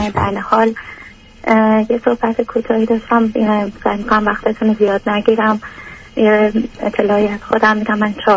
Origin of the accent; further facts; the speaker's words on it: Iran; moved away; من از ایران اومدم